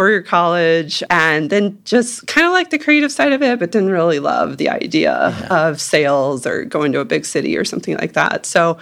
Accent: St. Louis, Missouri, United States; I grew up in St. Louis and was on the Mississippi River.

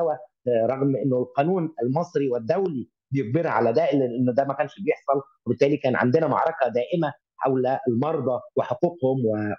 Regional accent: Egypt; وننكسر كمصريين لنا رغبة في الدفاع عن وطننا وعن مواطنينا

